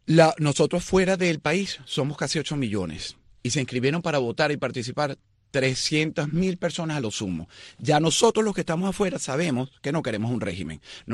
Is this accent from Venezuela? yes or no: yes; Venezuela; como venezolano y como periodista